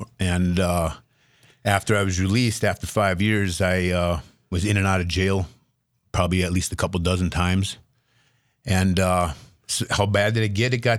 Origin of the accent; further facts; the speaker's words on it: Linton, North Dakota, United States; also born or lived in Bismarck; I was born in Bismarck and lived in Bismarck for about 5 years until my parents divorced. After that, moved to Linton. My dad owned a construction company, moved to Linton, and grew up down there.